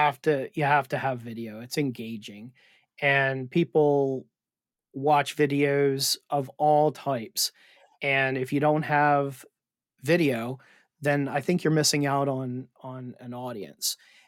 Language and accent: English; Maryland, United States; I think it's nostalgic to me because I grew up watching it on Maryland Public Television.